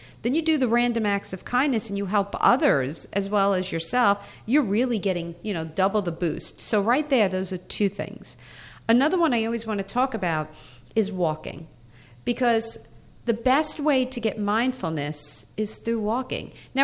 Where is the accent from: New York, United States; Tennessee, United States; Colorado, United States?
New York, United States; I just walk fast. I'm a New Yorker. That's how we are.